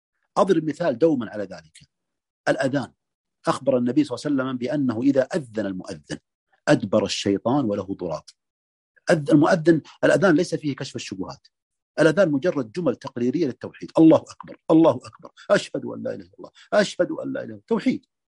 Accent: Saudi Arabia; القتال في الحد الجنوبي عندنا في السعودية أو ما شابه ذلك

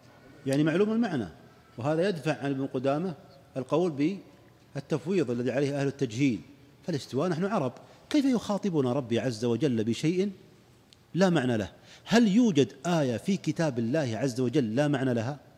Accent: Saudi Arabia; عندنا في السعودية

